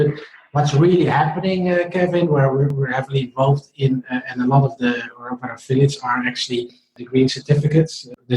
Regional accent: Netherlands; It's in my home country, the Netherlands.

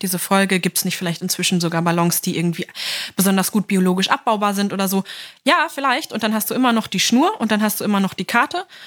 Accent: Lower Saxony, Germany; Niedersachsen, wo ich herkomme.

